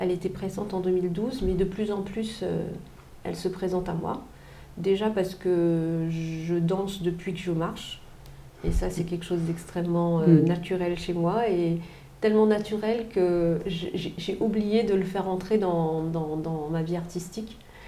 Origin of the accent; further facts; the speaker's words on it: Réunion, France; des choses qui pour moi ont du sens en tant que réunionnaise